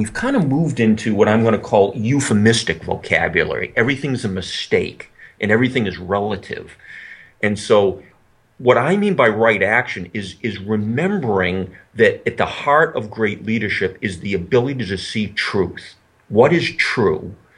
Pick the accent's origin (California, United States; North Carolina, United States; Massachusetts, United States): Massachusetts, United States; Boston; I'll just pick my hometown, Boston, right?